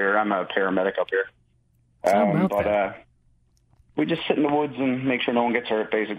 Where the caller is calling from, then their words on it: Newfoundland and Labrador, Canada; from Newfoundland, Canada.